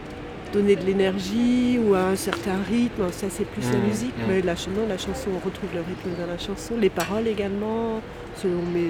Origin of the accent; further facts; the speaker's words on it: Vannes, Brittany, France; Alors moi, je suis originaire de Vannes, donc juste à la limite frontière entre le gallo et le breton. Dans le village où j'ai grandi, ils parlaient breton.